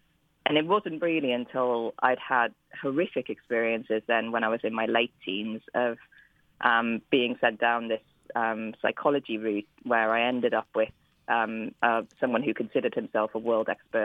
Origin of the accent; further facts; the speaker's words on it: Nottingham, East Midlands, United Kingdom; So I grew up in Nottingham, which everybody knows mostly because of Robin Hood and the Sheriff of Nottingham. But it is what people don't know about it is that it is a city built on sandstone